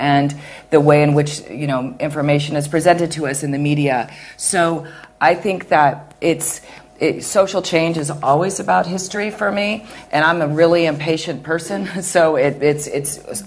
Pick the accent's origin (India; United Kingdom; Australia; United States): United States; and also I'm from the United States, and there was a lot of, and I was there when Trump was elected